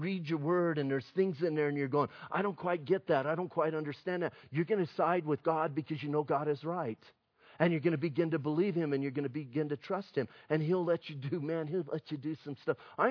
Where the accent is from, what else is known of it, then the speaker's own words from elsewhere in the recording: Bisbee, Arizona, United States; I'm from Bisbee. That's not that far away.